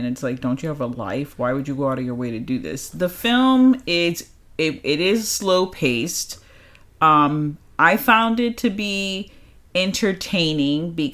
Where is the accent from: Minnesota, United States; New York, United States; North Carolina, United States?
New York, United States; I was born and raised in New York, so I have, you know, a love for my city